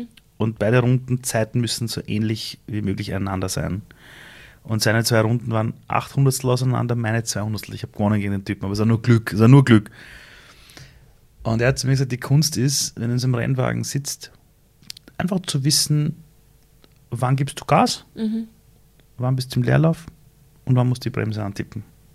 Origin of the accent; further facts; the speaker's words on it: Iran; ich bin 12 Jahre älter als du, ja. Ich sage das immer so Spaß, aber in meinem Heimatland Iran könnte ich dein Vater sein